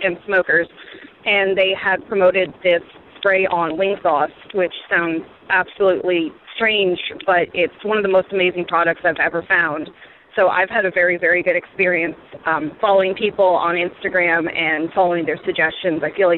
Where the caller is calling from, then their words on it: Pennsylvania, United States; from Pennsylvania.